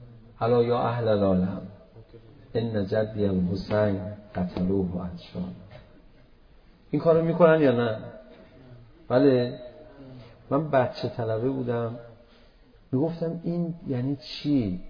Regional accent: Iran; تشخیص داده بود ما ایرانی هستیم

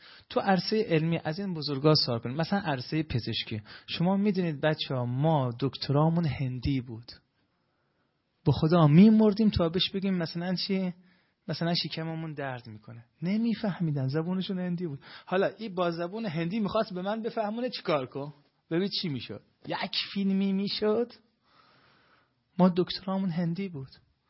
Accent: Iran; من ایرانیم، این بزرگا تو کشورم

